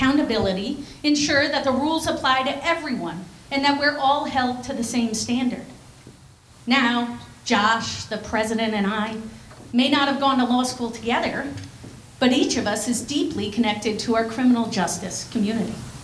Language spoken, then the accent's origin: English; New York, United States; I grew up right here in Sullivan County, a place that has seen the very highest moments of the Borscht Belt era, and the same place that has suffered through so many trying times.